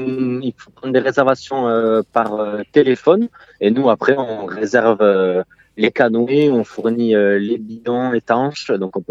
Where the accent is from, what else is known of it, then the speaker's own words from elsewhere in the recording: Penne, Occitanie, France; also born or lived in Montauban; Moi, je suis né à Montauban et depuis tout petit, je suis sur Penne, au bord de la rivière.